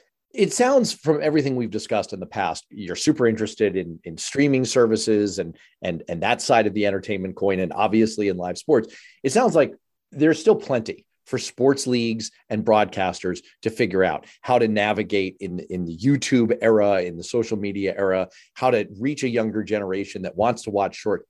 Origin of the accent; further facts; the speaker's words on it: New York City, New York, United States; I'm from New York City. So that resolved itself very, very nicely.